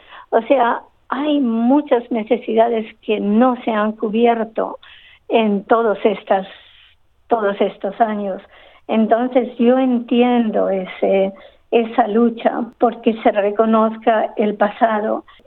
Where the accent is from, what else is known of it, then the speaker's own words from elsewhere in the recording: Andalusia, Spain; Yo vengo del sur de Andalucía, donde los musulmanes estuvieron por más de 500 años también.